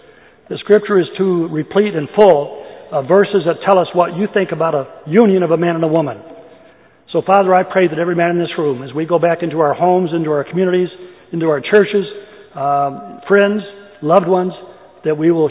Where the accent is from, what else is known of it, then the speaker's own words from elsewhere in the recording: Michigan, United States; Michigan, my home state